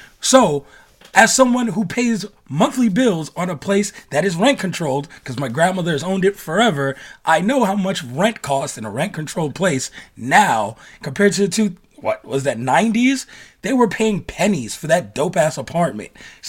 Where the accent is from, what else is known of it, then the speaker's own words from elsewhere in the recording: New York, United States; But I grew up in New York, and friends are the same way.